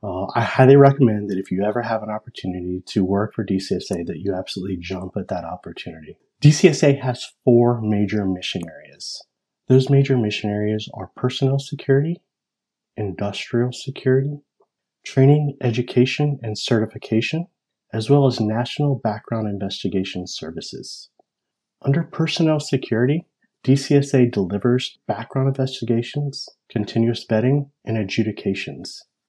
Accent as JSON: {"language": "English", "town": "Marion", "region": "Ohio", "country": "United States", "tie": "born or raised there", "lives_now": "Maryland, United States", "said": "I was born and raised in Marion, Ohio. And so unfortunately, I don't live in Central Ohio anymore. I now live in Maryland, as is the case."}